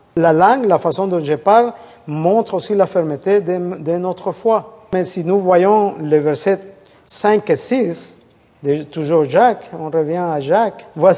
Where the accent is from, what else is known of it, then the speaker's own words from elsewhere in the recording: El Salvador; French is a second language; Je parle de l'Amérique latine parce que je suis latino-américain. Regardez, l'Amérique centrale est tellement petite. Et mon pays d'origine, c'est le plus petit pays d'Amérique.